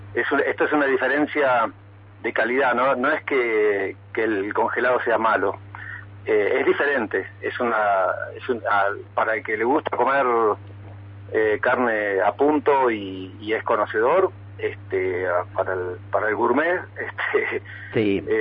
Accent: Argentina; nos ayuda como argentinos

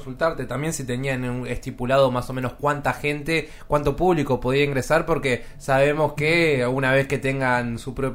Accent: General Roca, Río Negro, Argentina; para aquellos que somos de aquí de la ciudad, que somos de Roca

